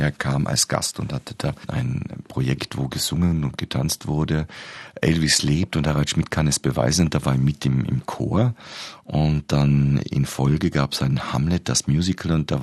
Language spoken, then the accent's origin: German; Austria; Und ich fühle mich in Wien und in meiner Heimat Österreich wieder sehr wohl.